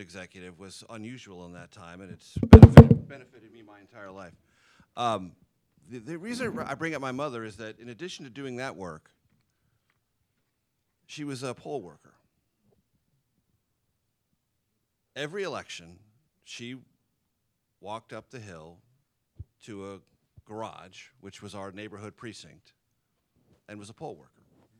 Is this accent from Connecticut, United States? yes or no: no; San Diego, California, United States; I grew up in San Diego, California.